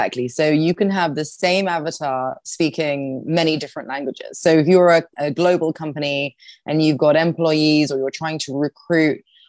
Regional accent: South of England, United Kingdom; In the UK, the accents vary a lot. So I'm from the South.

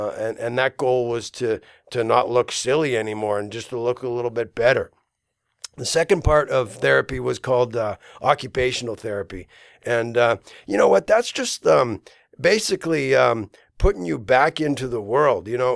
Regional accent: Canada; I grew up in Canada

